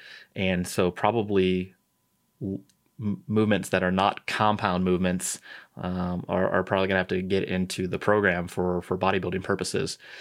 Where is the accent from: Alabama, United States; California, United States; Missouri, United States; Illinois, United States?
Missouri, United States; St. Louis; But yeah, I'm from St. Louis. I'm a Cardinals fan.